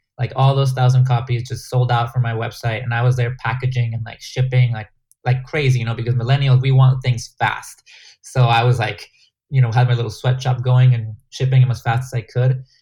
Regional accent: Guatemala; I had my old game that I grew up in playing in Guatemala.

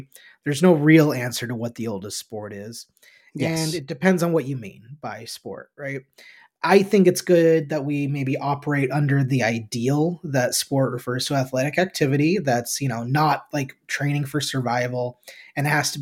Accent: United States; we're both American. This is where we grew up.

